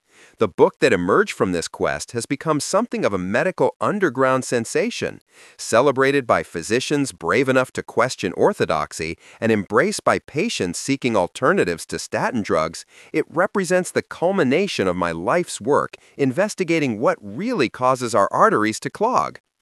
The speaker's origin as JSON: {"language": "English", "region": "Scotland", "country": "United Kingdom", "said": "As a Scottish doctor, I witnessed my homeland achieve the dubious distinction of having the highest heart attack death rate worldwide."}